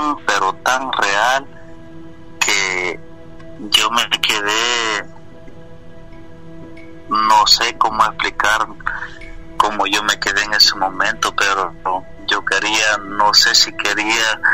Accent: El Salvador; moved away; Cuando yo me encontraba en mi país natal, que es El Salvador.

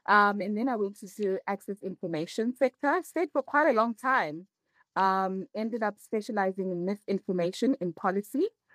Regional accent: Eastern Cape, South Africa; born and bred in the Eastern Cape.

